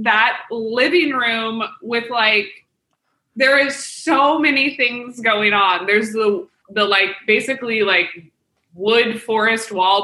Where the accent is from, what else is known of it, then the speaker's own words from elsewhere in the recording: Kansas City, Missouri, United States; I'm from Kansas City, Missouri. But there's a neighborhood in Kansas City called Mission Hills with just huge houses